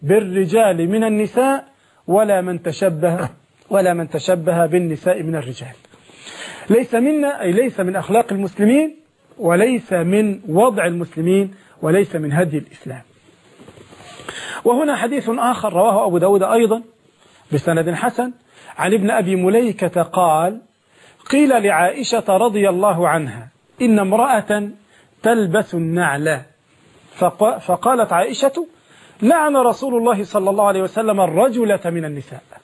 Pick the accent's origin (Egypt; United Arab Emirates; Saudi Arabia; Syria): Egypt; الخياطين يفعلون عندنا في مصر هذا